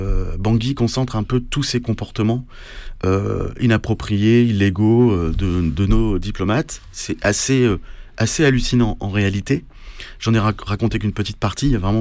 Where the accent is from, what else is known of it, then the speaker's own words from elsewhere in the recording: France; Enfin, moi, je suis français, donc ces gens me représentent.